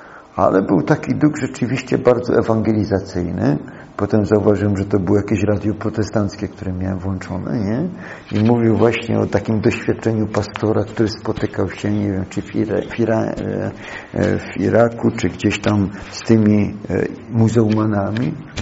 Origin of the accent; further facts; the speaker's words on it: Świętochłowice, Silesian Voivodeship, Poland; Ja pochodzę, można powiedzieć, trochę z Zamiedzy, ze Świętochłowic.